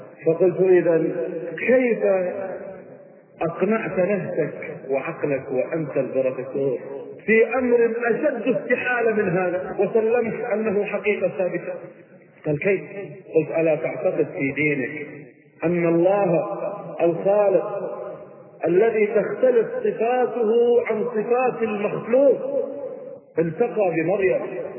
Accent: Kuwait; أنا فلان مسلم من الكويت

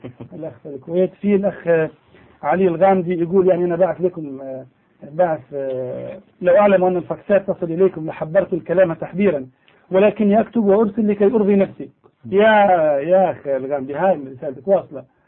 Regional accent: Dhi Qar, Iraq; أنا مواطن عراقي أعيش في مدينة الناصرية.

